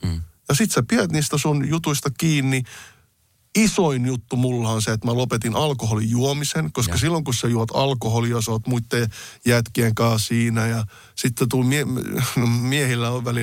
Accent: Oulu, North Ostrobothnia, Finland; Mä oon Oulussa syntynyt.

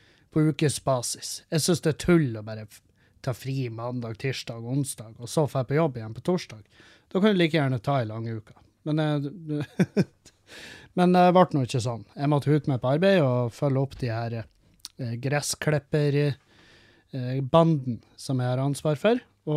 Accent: Meløy, Nordland, Norway; Det er fordi at i bygda der jeg vokste opp, så er Namdal, det er altså Namdal.

